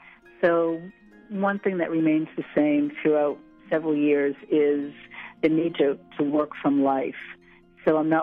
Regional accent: Massachusetts, United States; I come from Massachusetts.

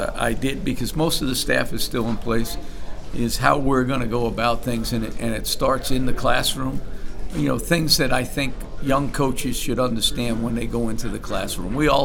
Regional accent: Staten Island, New York, United States; The only difference is I grew up in Staten Island and played at Wagner

